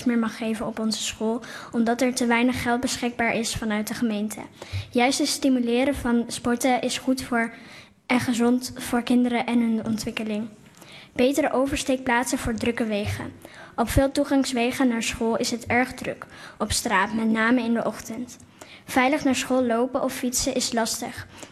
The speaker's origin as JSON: {"language": "Dutch", "town": "Silvolde", "region": "Gelderland", "country": "Netherlands", "said": "Ik ben 10 jaar oud, kom uit Silvolde en ik zit op basisschool De Plakkenberg."}